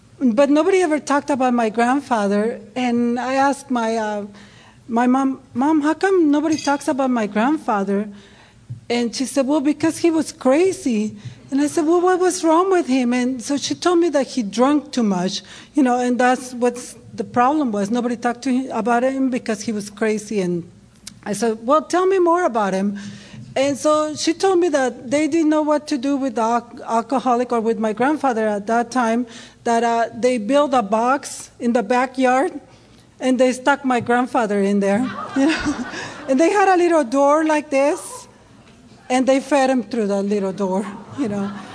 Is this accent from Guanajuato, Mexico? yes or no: no; Ensenada, Baja California, Mexico; accent: strong Mexican; now in Seattle, United States; I am from Mexico, Ensenada, Baja California, not too far from here. And that's where my strong accent comes from. It doesn't go away. I've been here for a long time. But I live in Seattle.